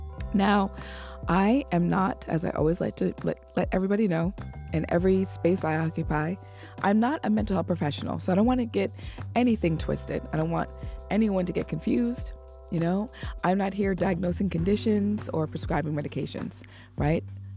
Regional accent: New York, United States; last week we had an earthquake that was felt here in the state of New York, which is my home state, yep, the Empire State.

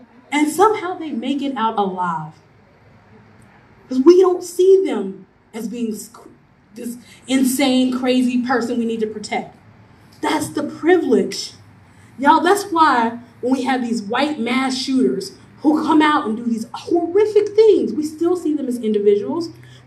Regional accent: North Carolina, United States; I'm from North Carolina, so people come to visit.

